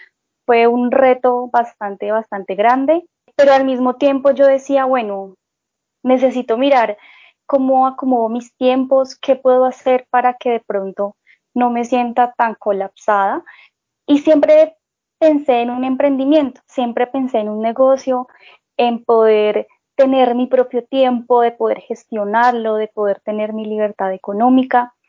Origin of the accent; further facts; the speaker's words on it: Bogotá, Colombia; yo tengo 24 años. Yo soy de Bogotá